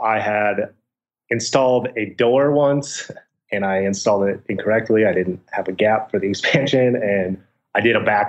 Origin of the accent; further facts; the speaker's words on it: Minnesota, United States; Well, going into it, I came from Minnesota where I could find a duplex.